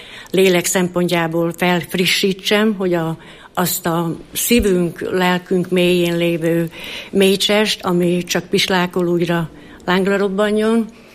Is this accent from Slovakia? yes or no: yes; Košice Region, Slovakia; én Felvidékről jöttem, B-ből a Nagytárkányi plébániához tartozunk.